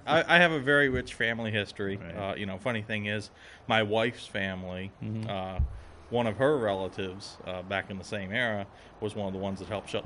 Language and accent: English; Smithsburg, Maryland, United States; now in Boonsboro, United States; I'm from Smithsburg.